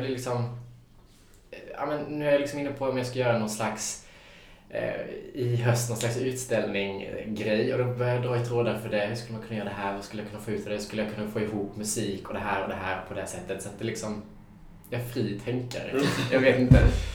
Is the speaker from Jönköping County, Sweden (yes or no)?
yes; Värnamo, Jönköping County, Sweden; moved away as an adult; jag har inte varit hemma i Värnamo mer än en gång sedan jag flyttade för ett år sedan.